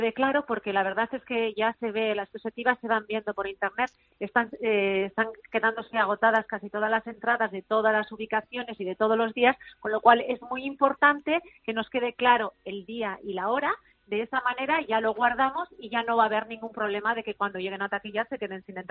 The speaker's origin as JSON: {"language": "Spanish", "town": "Vitoria-Gasteiz", "region": "Basque Country", "country": "Spain", "said": "comenzamos en Vitoria, en Gasteiz, en zona de mi tierra."}